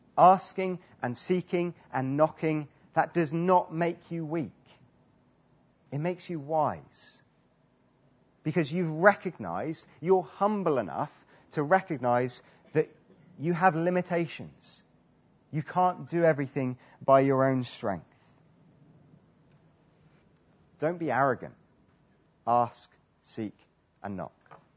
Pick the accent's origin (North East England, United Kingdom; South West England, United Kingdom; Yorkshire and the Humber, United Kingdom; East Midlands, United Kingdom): South West England, United Kingdom; Bradford-on-Avon; the church where I grew up in Bradford-on-Avon in Wiltshire